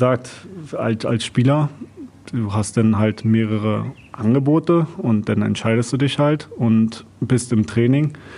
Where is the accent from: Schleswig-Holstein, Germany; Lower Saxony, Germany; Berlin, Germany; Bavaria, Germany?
Berlin, Germany; als Berliner bist du meistens so in deinem Bezirk gefangen.